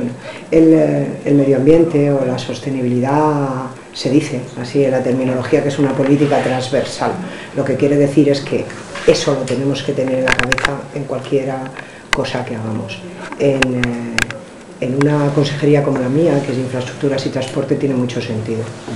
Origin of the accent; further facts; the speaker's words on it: Madrid, Community of Madrid, Spain; yo soy madrileña, nacida el día de San Isidro